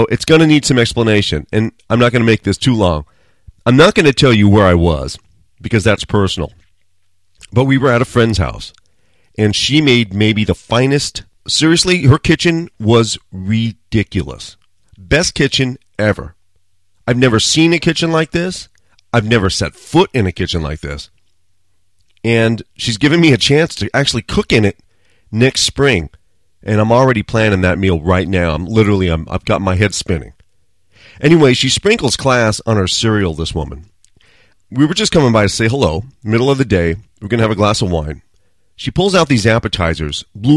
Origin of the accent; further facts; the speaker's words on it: United States; I'm American.